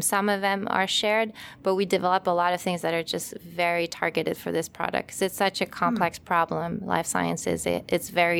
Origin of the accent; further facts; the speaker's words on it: France; now in United States; You know, I grew up in France, and I could have just stayed in France, right, and done school there.